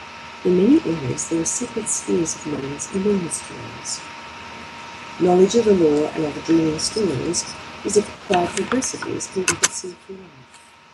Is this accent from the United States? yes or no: no; Australia; being Australian, and given that our listeners are very much international